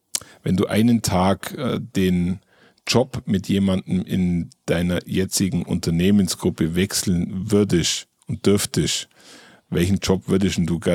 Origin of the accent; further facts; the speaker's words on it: Bavaria, Germany; Da habe ich doch schon gleich eine Verbindung zu meiner Heimat, weil im Allgäu gibt es sehr viele Klettermöglichkeiten.